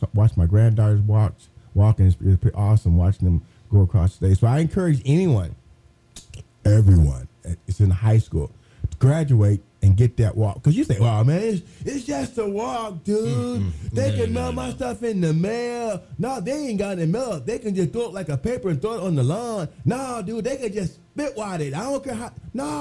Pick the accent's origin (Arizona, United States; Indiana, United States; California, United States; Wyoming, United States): Indiana, United States; Terre Haute; because my hometown, Terre Haute, I didn't make that walk across the stage.